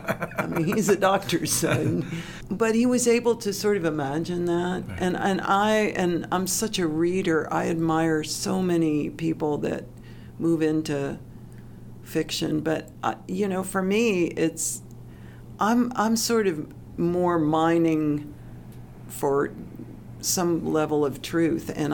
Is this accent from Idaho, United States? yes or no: no; Tennessee, United States; And I grew up in East Tennessee. We had a cabin for 65 years in the Smokies, so I know people up there.